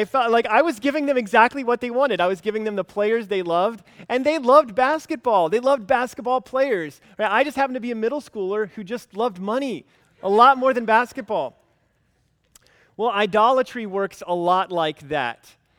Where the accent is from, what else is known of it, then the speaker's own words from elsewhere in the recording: Alabama, United States; As a middle school kid growing up in Alabama